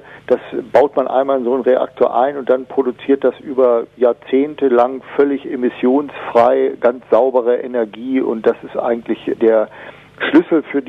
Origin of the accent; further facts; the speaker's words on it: Lower Saxony, Germany; ich komme mal selber aus Niedersachsen und aus dem Vorharz.